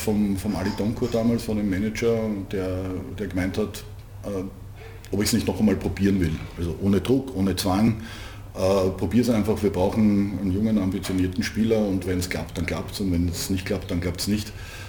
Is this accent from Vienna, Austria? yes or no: yes; Vienna, Austria; als Wiener hat man es in Niederösterreich auch nicht besonders leicht gehabt